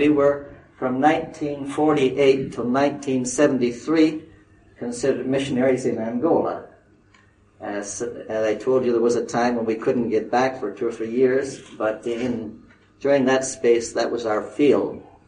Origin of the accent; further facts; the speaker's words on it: Canada; born there; The reason why we're in France is that I was born in Canada